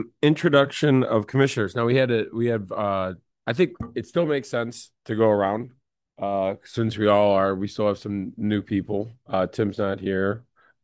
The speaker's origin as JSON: {"language": "English", "town": "Oak Park", "region": "Illinois", "country": "United States", "tie": "born or raised there", "lives_now": "River Forest, United States", "said": "I grew up in Oak Park. I moved to River Forest in my high school years, and then moved away, moved back when I started having kids."}